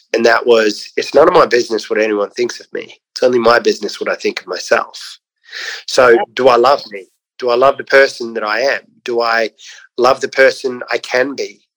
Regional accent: Australia; accent: Australian; corny or not, with my Australian accent, I can make it sexy.

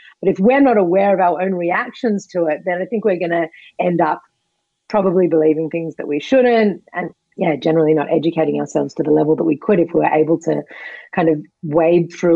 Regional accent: Australia; you mentioned before that I'm from Australia.

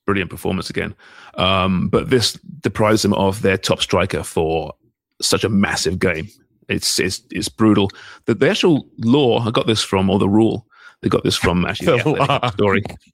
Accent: England, United Kingdom; I'm English, therefore, what right do I have to criticize them?

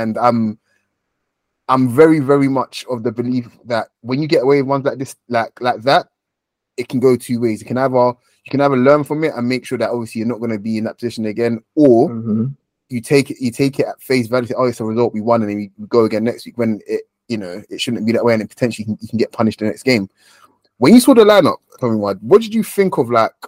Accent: Nigeria; I'm a Nigerian. I'm an African, first and foremost.

